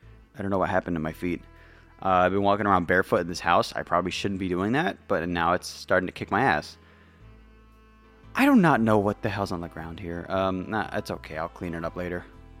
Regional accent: United States; I don't know how I feel about it as an American.

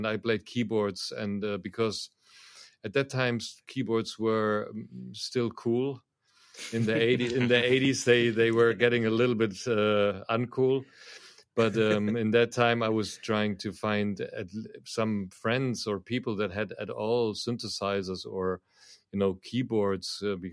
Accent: Düsseldorf, North Rhine-Westphalia, Germany; In my hometown in Düsseldorf

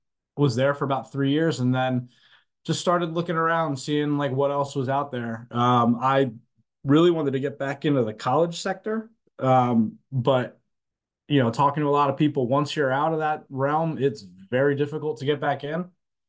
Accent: Lehigh Valley, Pennsylvania, United States; So I'm from Lehigh Valley in Pennsylvania. It's like right outside of Philadelphia.

